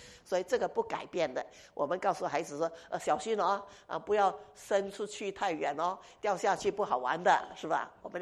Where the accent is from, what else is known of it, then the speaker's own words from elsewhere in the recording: Xiamen, Fujian, China; born there; 那我家里都是医生，刚刚有一位也是从鼓浪屿过来，我是鼓浪屿出生啊。